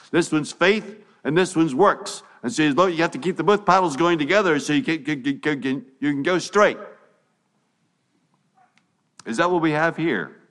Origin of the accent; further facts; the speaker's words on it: Costa Rica; I'm from Latin America, I'm from Costa Rica.